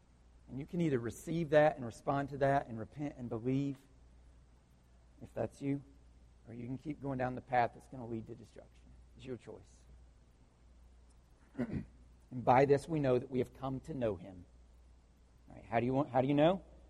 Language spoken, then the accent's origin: English; the South, United States; So you can't say, yeah, I'm a Christian. I was raised in the South.